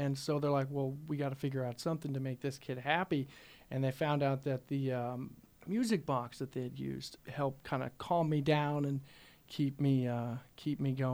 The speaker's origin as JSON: {"language": "English", "town": "Higginsville", "region": "Missouri", "country": "United States", "tie": "born or raised there", "said": "he's actually a seed salesman here at my hometown in Higginsville."}